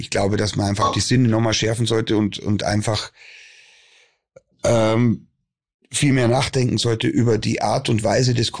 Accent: Bavaria, Germany; Ich komme aus Bayern und das ist nicht okay.

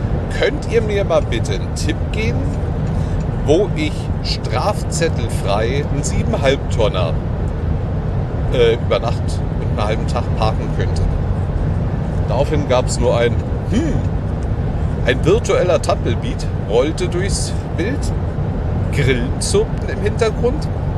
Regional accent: Luxembourg; Ich komme aus Luxemburg, ich habe hier keinen Plan.

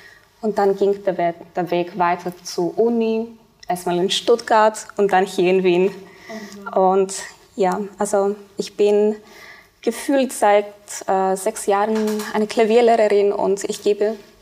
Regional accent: Cyprus; Ja, ich komme ursprünglich aus Zypern

